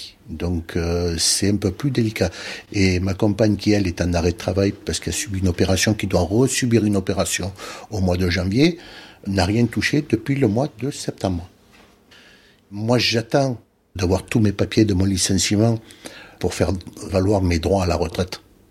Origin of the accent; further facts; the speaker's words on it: Algeria; born there; j'ai 63 ans. Je suis né en Algérie, j'ai grandi dans une famille où mon père était militaire.